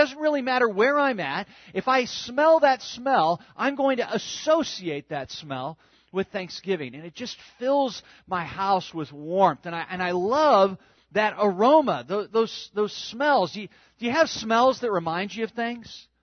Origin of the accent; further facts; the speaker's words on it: California, United States; And that reminds me of growing up in Southern California, because I was a Southern California beach rat when I was a little kid.